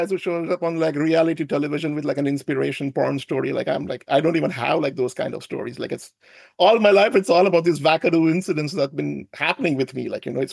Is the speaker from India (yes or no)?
yes; Mumbai, Maharashtra, India; Well, I'm from Mumbai, India. I'm born and brought up in India.